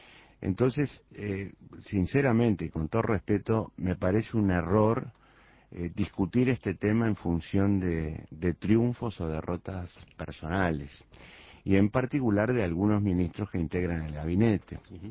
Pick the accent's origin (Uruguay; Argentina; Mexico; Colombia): Uruguay; como uruguayo